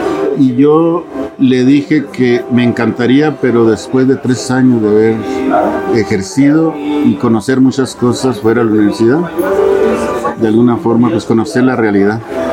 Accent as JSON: {"language": "Spanish", "town": "Ojinaga", "region": "Chihuahua", "country": "Mexico", "tie": "born or raised there", "said": "yo soy originario de Ojinaga, Chihuahua. Es uno de los municipios fronterizos del estado."}